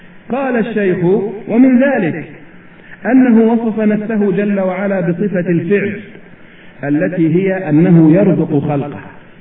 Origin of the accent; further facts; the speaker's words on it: Egypt; هذا مثل دارج عندنا في مصر